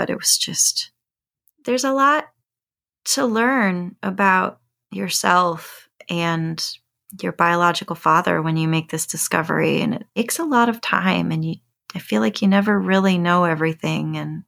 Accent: Texas, United States; I always felt othered growing up in South Texas because of my light skin. And I was, you know, made fun of for not knowing Spanish fluently down there.

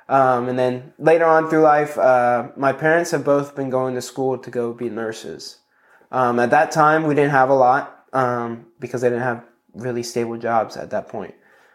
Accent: Bethalto, Illinois, United States; also born or lived in Alton; I was born in Alton, Illinois, but Bethalto is where I grew up.

